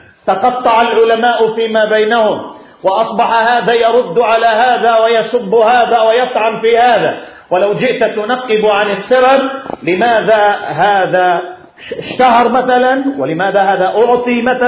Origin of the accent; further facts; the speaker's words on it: Yemen; عندنا في اليمن كانت المسألة حزبية، صراع حزبي بين حزب وحزب.